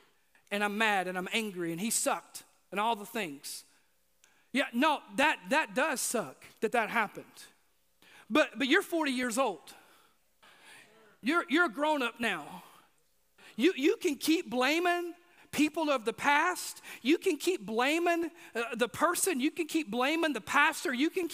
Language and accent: English; Mississippi, United States; You know, I grew up in Mississippi, and we planted a garden every year, and we had fruit trees on our property